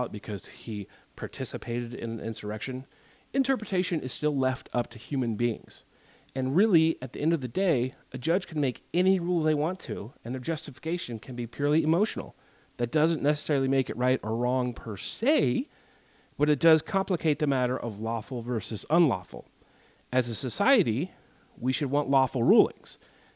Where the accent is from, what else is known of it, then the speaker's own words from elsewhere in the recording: Texas, United States; In fact, a handful of states had trigger laws on the books, such as my home state of Texas.